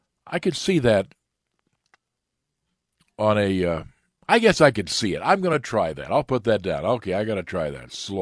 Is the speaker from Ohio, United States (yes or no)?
yes; Cleveland, Ohio, United States; Growing up in Cleveland, I'm used to the old municipal stadium